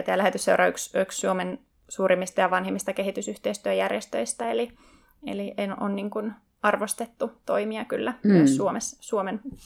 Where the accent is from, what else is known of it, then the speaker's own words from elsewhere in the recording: Kempele, North Ostrobothnia, Finland; now in Helsinki, Finland; mä oon 29-vuotias yhteiskuntatieteiden maisteri kansainvälisistä suhteista ja oon kotoisin Kempeleestä, mutta vähän sitten asunut oikeastaan ympäri maailmaa nuoren elämäni aikana.